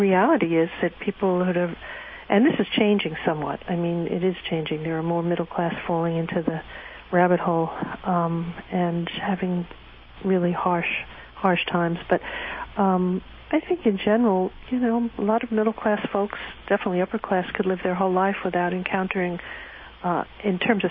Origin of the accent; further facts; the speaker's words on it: New York, United States; I'm from New York.